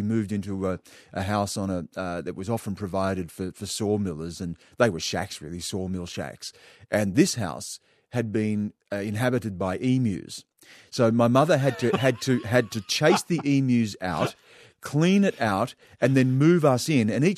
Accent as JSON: {"language": "English", "town": "Griffith", "region": "New South Wales", "country": "Australia", "tie": "born there", "said": "I grew up everywhere. I was born in Griffith in New South Wales in 1963. My father, that was basically where my father was from. He was from the Wiradjuri people, central western New South Wales. My mother was a Gumilaroi woman from Coonabarabran."}